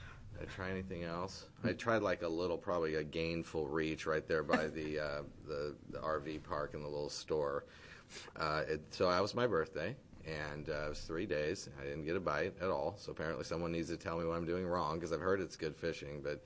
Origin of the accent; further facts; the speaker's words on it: Coos Bay, Oregon, United States; I'm not a pelican. I didn't grow up there. I grew up in Coos Bay.